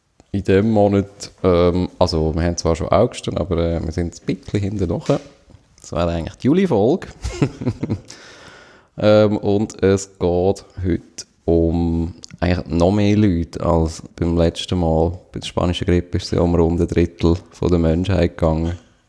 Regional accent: Switzerland; Was gerade so als Schweizer nicht ganz selbstverständlich ist.

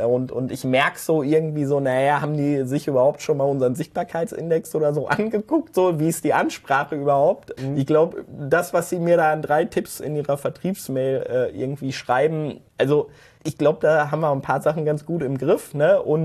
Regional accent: North Rhine-Westphalia, Germany; also grundsätzlich kommen wir aus dem Ruhrgebiet, das ist natürlich eine Bergbauregion

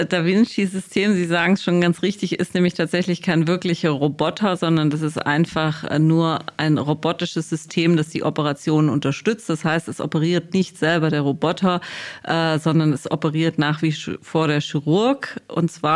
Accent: Reutlingen, Baden-Württemberg, Germany; born there; also born or lived in Heidelberg / Munich / Dresden; Tatsächlich bin ich ja in Reutlingen geboren. Deswegen bin ich Schwabe

